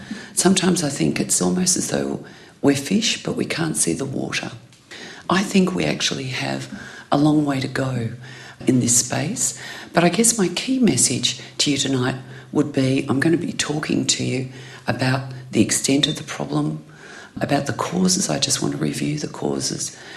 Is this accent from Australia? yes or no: yes; Australia; as an Australian, I'm so proud of so many aspects of our society